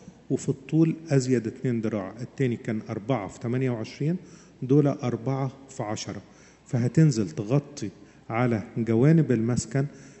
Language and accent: Arabic; Upper Egypt, Egypt; عندنا في الصعيد